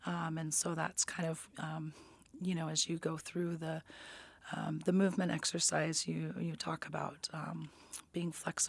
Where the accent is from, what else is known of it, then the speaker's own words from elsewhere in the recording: Ketchikan, Alaska, United States; I'm Simshian from the Eagle Clan. I'm originally from Ketchikan.